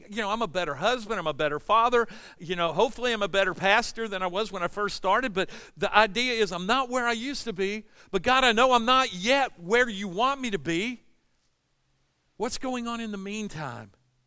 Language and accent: English; Forest Park, United States; I grew up in Forest Park, y'all. I grew up where airplanes flew over our house every minute.